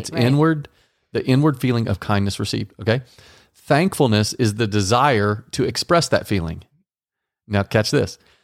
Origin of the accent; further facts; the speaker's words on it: Texas, United States; But I'm from Texas.